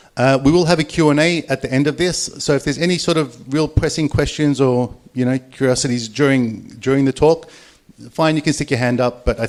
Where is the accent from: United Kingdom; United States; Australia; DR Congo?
Australia; now in Japan